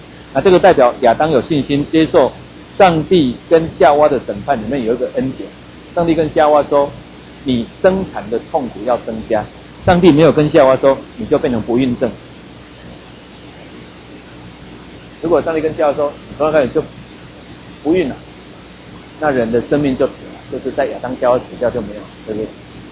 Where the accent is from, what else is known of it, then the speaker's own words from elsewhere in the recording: Taiwan; 我们台湾人一般来讲，我们不敢叫爸爸妈妈的名字